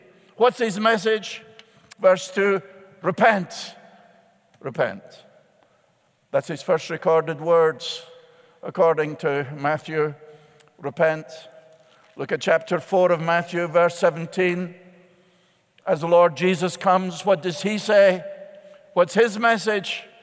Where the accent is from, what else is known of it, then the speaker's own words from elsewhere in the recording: Scotland, United Kingdom; Now, I'm Scottish. That sounded good, but Scots are known to be very skeptical, particularly when it comes to money.